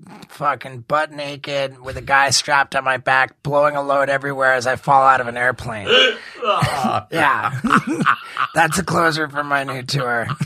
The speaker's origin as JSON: {"language": "English", "country": "Brazil", "tie": "born or raised there", "also_born_or_lived": "England", "said": "I was born in England, 1974. And then at 6 months old, my family moved to Brazil because dad got the job of president of Pepsi Cola in all of Brazil."}